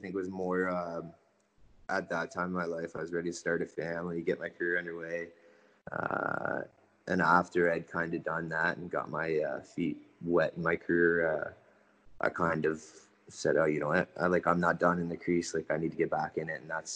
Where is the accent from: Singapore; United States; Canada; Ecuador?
Canada; Dundas, Ontario; that Dundas Blues, where I dropped down to in Junior C, that was my hometown. That's where I was born kind of deal.